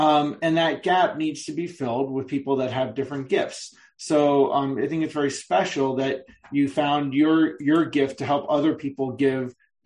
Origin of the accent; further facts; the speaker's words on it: New York, United States; As a New Yorker, I go and think of Seinfeld and think, no soup for you.